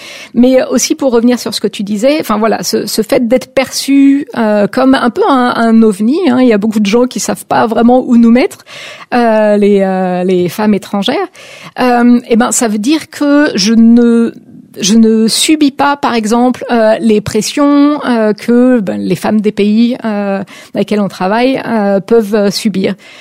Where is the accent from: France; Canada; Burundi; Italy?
France; pour le coup, je suis française, perçue comme française